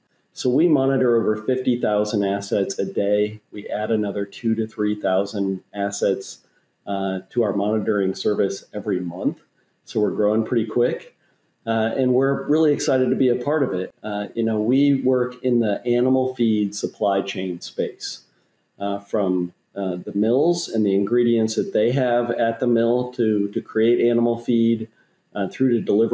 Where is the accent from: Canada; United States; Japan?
United States; Davenport, Iowa; So I grew up in Davenport, Iowa, and went to Iowa State for undergrad.